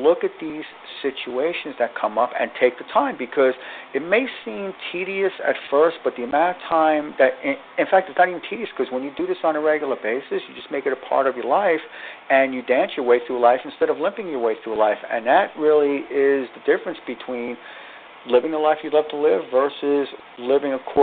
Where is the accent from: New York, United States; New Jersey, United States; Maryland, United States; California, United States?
New Jersey, United States; I know I'm from New Jersey, is there's a lot of traffic on the road in New Jersey.